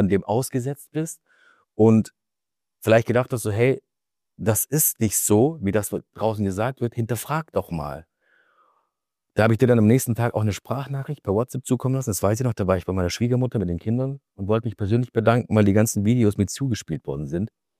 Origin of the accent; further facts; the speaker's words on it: Stuttgart, Baden-Württemberg, Germany; Wir sind in Stuttgart, was ich wundervoll finde. Du bist in meiner Heimat.